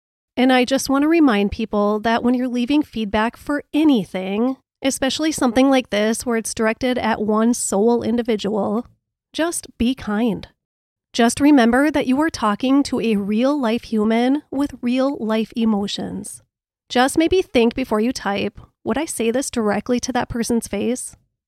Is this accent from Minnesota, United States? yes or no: yes; Minnesota, United States; accent: Minnesota; So, I don't know, maybe it's my Minnesota accent